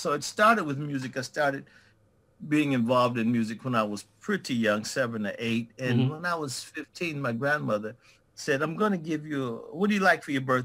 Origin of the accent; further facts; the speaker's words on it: Cleveland, Ohio, United States; I got involved in dramatics, amateur dramatics in my hometown of Cleveland, Ohio.